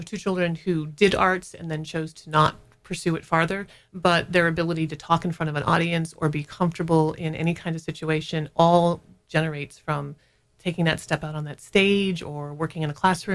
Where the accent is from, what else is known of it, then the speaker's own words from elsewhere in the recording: New York, United States; now in Bangor, United States; We came from New York.